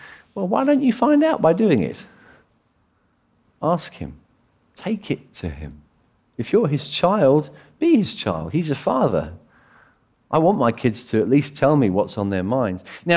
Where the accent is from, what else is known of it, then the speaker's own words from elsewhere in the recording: England, United Kingdom; You know, I'm very English.